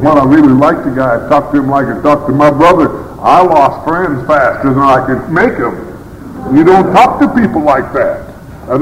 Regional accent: Idaho, United States; Now, at the same time, I'm growing up in Idaho. My situation is totally different.

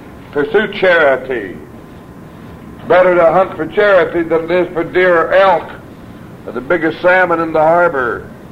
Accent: American Falls, Idaho, United States; down near to my home town of American Falls, Idaho.

